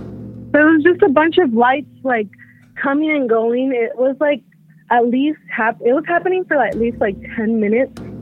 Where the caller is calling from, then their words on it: San Diego, California, United States; San Diego.